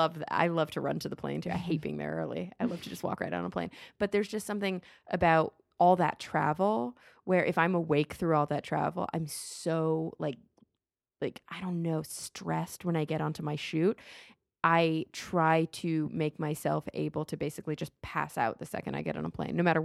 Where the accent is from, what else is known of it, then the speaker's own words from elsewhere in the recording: Texas, United States; I grew up in Texas and it was like this all the time.